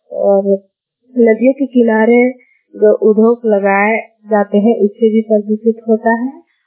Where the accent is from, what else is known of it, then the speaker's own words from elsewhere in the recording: Gola, Jharkhand, India; मैं गोला प्रखंड की रहने वाली हूँ।